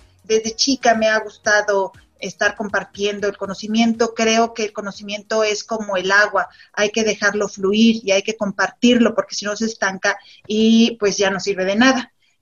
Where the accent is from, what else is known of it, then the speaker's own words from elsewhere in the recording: Mexico City, Mexico; also born or lived in León / United States / Montreal / Toronto; now in Aguascalientes, Mexico; Mira, yo me considero ciudadana del mundo porque nací en León, Guanajuato, sin embargo me crié en la Ciudad de México. Tuve la oportunidad de vivir un tiempo en Estados Unidos, en Canadá, tanto en Montreal y en Toronto, y luego pues regresar aquí a Aguascalientes y radicar